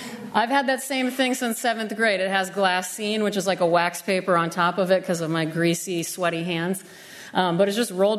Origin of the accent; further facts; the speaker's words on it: Nebraska, United States; And I grew up in Nebraska, and so being a part of the Midwest